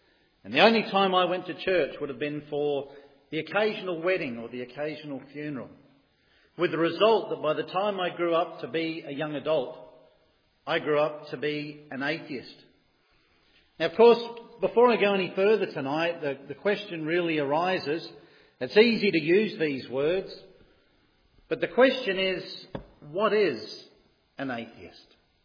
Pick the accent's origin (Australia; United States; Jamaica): Australia; Fremantle, Western Australia; born there; as you can tell by my brogue, I wasn't born in Newton Arts. I was born in Fremantle in Western Australia.